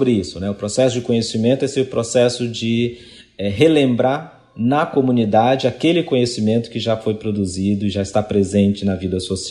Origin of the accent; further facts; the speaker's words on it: Bahia, Brazil; Ela que é lá da minha terra, né? Da Bahia